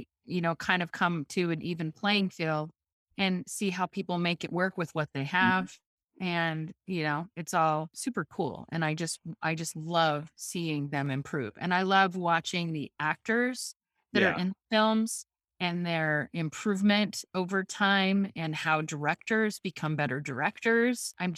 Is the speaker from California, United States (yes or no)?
no; Missoula, Montana, United States; moved away as an adult; now in Seattle, United States; But, you know, I'm originally from Missoula. Yeah. And grew up there, born and raised, and, you know, moved to Seattle to go to school in 1987 and never came back to Montana